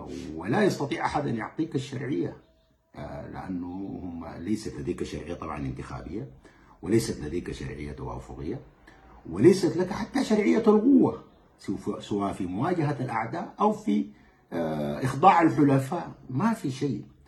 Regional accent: Sudan; ونتحدث إلى بعضنا البعض كسودانيين ونوقف نزيف الدماء

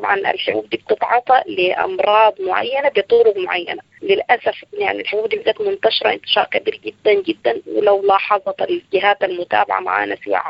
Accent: Sudan; طيب في الفترة الفاتت كانت معروف عندنا في السودان

